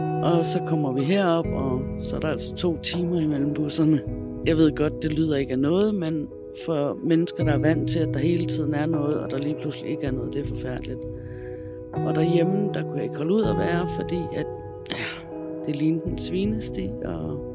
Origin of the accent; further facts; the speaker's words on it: Copenhagen, Capital Region of Denmark, Denmark; Altså, jeg er født og opvokset i København de første 12 år.